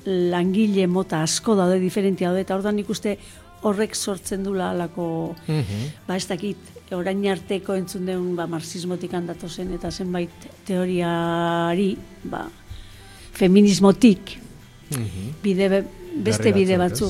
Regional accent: Basque Country, Spain; Emakume euskalduna naizen aldetik, pentsatzen dut oraindik ez dugula formulatu era egokian feminismo horrek estaturik gabeko nazioek behar duten errekonozimendua.

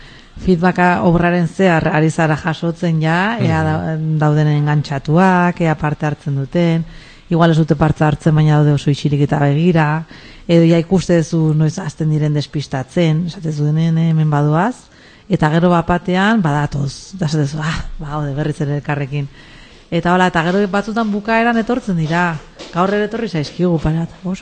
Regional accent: Eibar, Basque Country, Spain; adinez Eibartik nator, ez?

